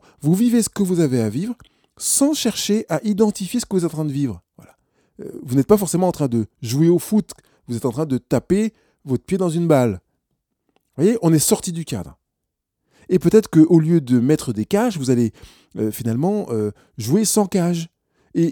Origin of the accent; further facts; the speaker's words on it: Grand Est, France; je viens d'Alsace, je suis un Alsacien. Et en même temps, je me rends compte que je ne suis pas qu'un Alsacien.